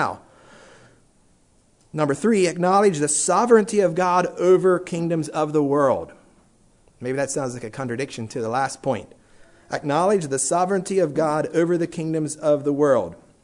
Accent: United States; And I said that I am an American, but first of all, I'm a citizen of heaven

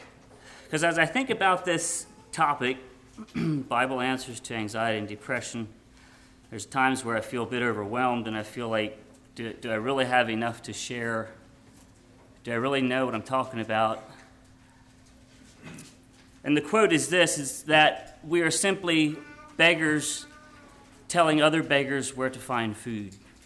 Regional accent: Pennsylvania, United States; just because I come from Pennsylvania doesn't mean I have more answers than what you do.

